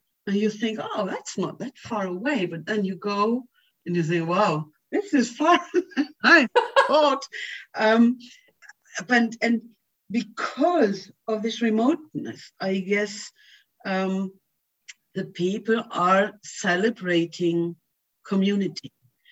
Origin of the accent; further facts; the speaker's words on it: Cologne, North Rhine-Westphalia, Germany; I'm from Cologne in Germany, which is a city with 1 million inhabitants. And there are no cows and tractors in my neighborhood.